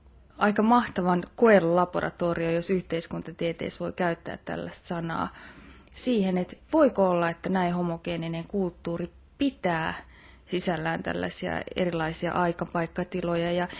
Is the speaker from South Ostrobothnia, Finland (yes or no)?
no; Tampere, Pirkanmaa, Finland; also born or lived in Brussels; now in Tallinn, Estonia; kun mä oon asunut Tampereella, ja olen sieltä kotoisin ja sitten olen opiskellut myös Turun yliopistossa ennen kuin siirryin Helsinkiin. Ja myöhemmin sitten nyt olen asunut myöskin Brysselissä ja tällä hetkellä Tallinnassa